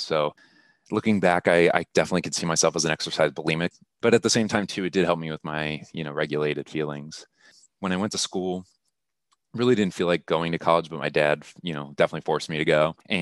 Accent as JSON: {"language": "English", "town": "Akron", "region": "Ohio", "country": "United States", "tie": "born or raised there", "said": "So I'm a kid from Akron, Ohio. I always thought it was a coincidence being from Akron, Ohio"}